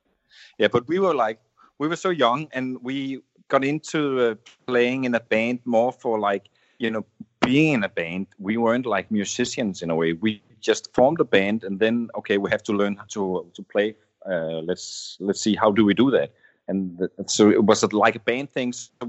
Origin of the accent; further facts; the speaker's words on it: Denmark; English is a second language; growing up in Denmark, being exposed to that Americana stuff through the television, we never been to America